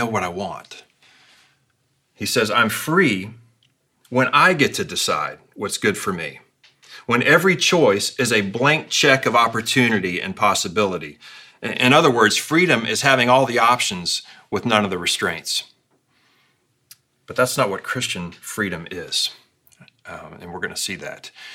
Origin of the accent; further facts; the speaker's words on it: United States; I'm an American. I live in the land of the free.